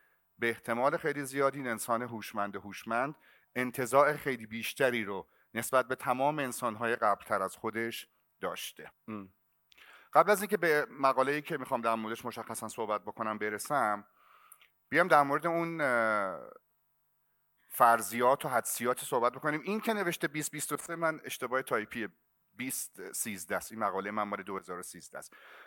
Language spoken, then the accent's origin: Persian; Iran; من خودم یه ایرانی هستم و دوستش دارم،